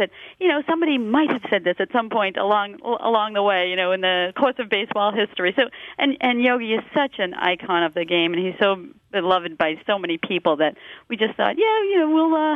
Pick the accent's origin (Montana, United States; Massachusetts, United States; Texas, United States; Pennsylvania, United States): Massachusetts, United States; I said, I grew up just outside Boston. I remember walking home, running home from school that day to watch the game because it was an afternoon game.